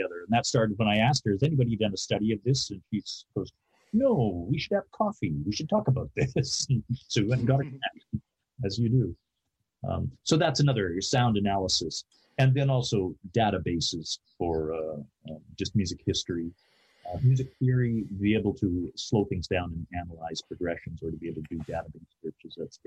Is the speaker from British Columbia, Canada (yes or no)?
yes; British Columbia, Canada; I grew up in the Okanagan